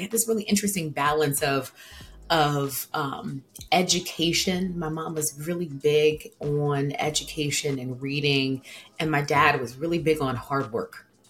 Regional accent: Pennsauken, New Jersey, United States; So I grew up in Pensauken, so right across the bridge from Philly.

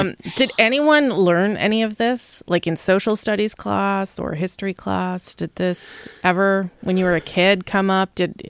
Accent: Manitoba, Canada; I grew up in Manitoba, where you learned a lot of different things about First Nations, but you didn't hear this, not ever.

